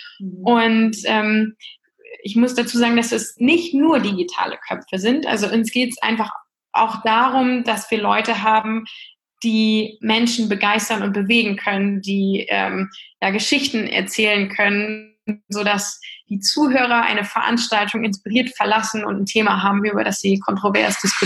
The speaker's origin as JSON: {"language": "German", "region": "Lower Saxony", "country": "Germany", "said": "ich bin 37 Jahre alt, komme aus dem hohen Norden, ich bin Ostfriesin"}